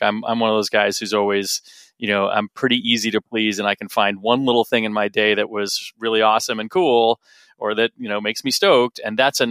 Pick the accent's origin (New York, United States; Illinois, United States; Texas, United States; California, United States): California, United States; Well, I grew up in California too.